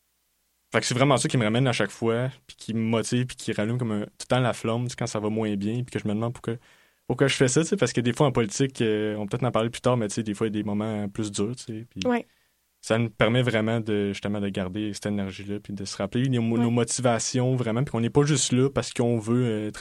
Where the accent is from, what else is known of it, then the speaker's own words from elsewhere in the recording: Quebec City, Quebec, Canada; je viens de la banlieue de Québec, là, un milieu qui est beaucoup influencé par les radios poubelles, un peu